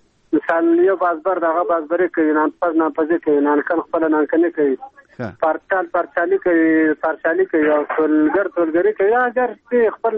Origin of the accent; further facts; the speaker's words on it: Ghazni, Afghanistan; زه د غزنی ولایت یم د اندړو د ولسوالۍ ما یادې ګډول لیکلې یم